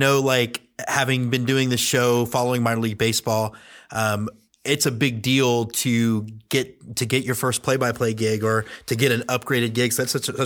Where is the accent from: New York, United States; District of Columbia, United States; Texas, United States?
Texas, United States; Houston; I grew up in Houston, like I said. So I'm 43 going, oh, these missed opportunities.